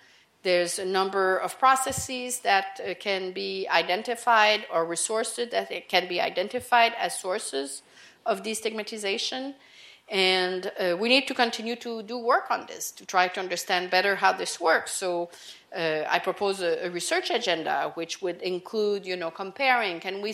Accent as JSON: {"language": "English", "country": "Canada", "said": "as a Canadian, when I was a teenager, Pierre-Éliott Trudeau, the then prime minister, decided to pass a policy defining Canadian society as multicultural."}